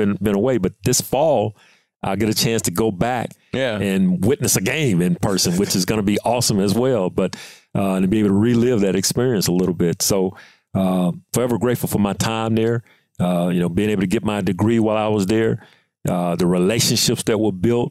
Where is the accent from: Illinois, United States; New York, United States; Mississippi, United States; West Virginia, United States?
Mississippi, United States; And we're both being from Mississippi and playing in the SWAC